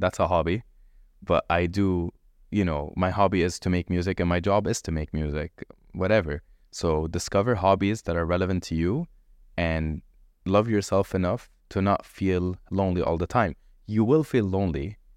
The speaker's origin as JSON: {"language": "English", "country": "Lebanon", "tie": "born or raised there", "lives_now": "United Arab Emirates", "said": "I have had Emirati and Saudi friends growing up in Lebanon"}